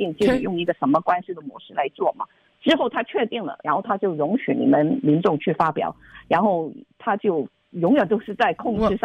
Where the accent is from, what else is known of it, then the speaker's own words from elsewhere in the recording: China; 对，不对，我们中国人现在那么讨论你讨厌你就先检讨一下你自己吧。